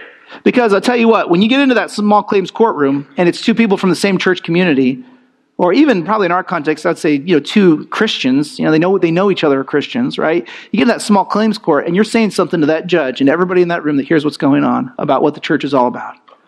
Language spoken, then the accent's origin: English; New Jersey, United States; Now I'm from Jersey. You know what I'm saying? And we're going to deal with this the Jersey way.